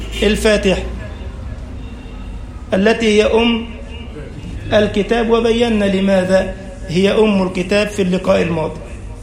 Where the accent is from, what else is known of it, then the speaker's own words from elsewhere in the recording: Egypt; اللهم اجعل بلدنا مصر أمنا أمانا